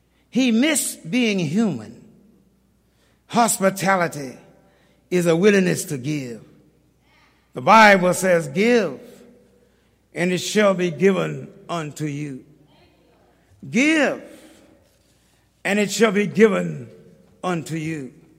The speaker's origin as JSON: {"language": "English", "town": "Dallas", "region": "Texas", "country": "United States", "said": "I'm from South Dallas, and I'm running for my life."}